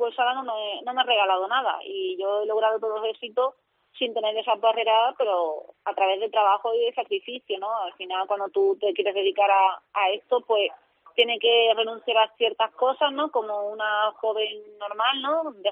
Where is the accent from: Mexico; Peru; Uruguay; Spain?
Spain; Cádiz, Andalusia